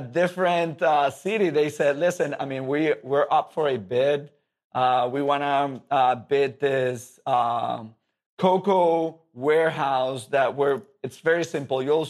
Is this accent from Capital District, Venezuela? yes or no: yes; Caracas, Capital District, Venezuela; English is a second language; now in United States; in the mornings and in the afternoons, it was me delivering in my hometown, Caracas.